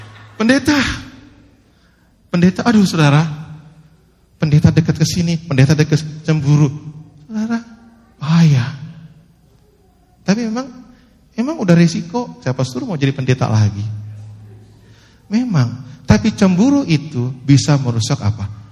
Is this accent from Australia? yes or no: no; Philippines; Indonesian is a second language; Ini kan saya dari Filipin toh.